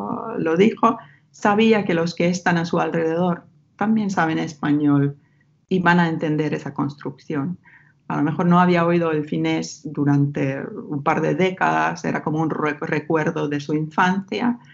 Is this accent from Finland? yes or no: yes; Ostrobothnia, Finland; accent: Ostrobothnian dialect; Spanish is a second language; Y dije, ¿cómo puede ser que este señor que nunca ha pisado el suelo finlandés hable mi dialecto?